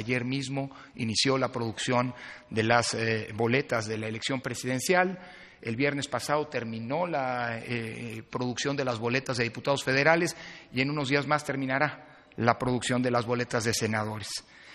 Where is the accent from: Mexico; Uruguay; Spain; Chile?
Mexico; como mexicano, lo digo desde el punto de vista de sus contenidos.